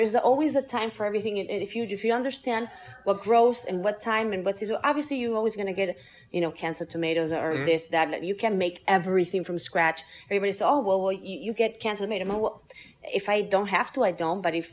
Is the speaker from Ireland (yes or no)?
no; Argentina; moved away as an adult; also born or lived in Houston, United States; now in Buffalo, United States; So I was born in Houston, Texas, and then I grew up in Argentina.